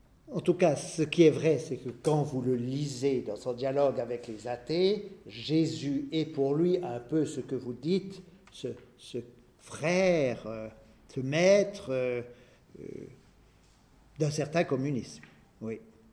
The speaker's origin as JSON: {"language": "French", "country": "Switzerland", "said": "je n'avais pas le droit, je suis suisse."}